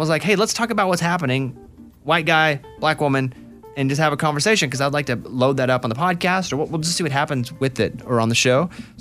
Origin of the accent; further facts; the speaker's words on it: Arkansas, United States; Growing up in Arkansas, we had tornadoes.